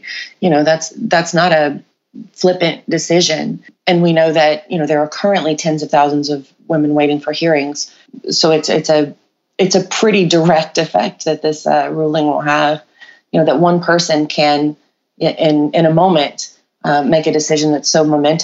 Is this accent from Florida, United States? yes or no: no; Alabama, United States; he was like for the district court or whatever, where I grew up in the Black Belt. So since the year I was born, 1981, he has been in office.